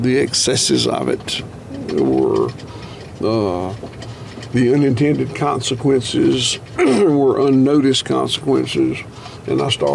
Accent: United States; You know, I'm an American farmer.

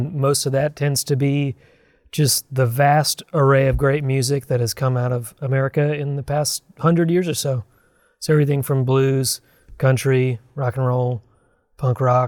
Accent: Decatur, Georgia, United States; I'm from Decatur, Georgia.

